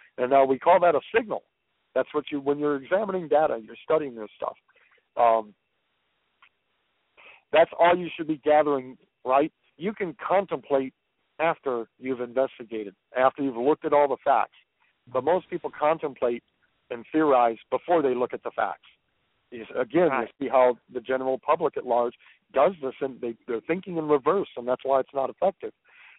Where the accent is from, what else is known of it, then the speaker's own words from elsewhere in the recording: Michigan, United States; this Michigan case disturbs me greatly because I'm from Michigan. I got a lot of family and friends in Michigan